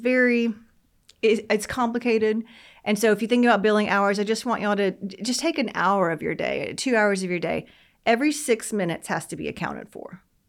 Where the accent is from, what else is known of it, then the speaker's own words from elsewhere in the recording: Texas, United States; I say the hard G because I'm from East Texas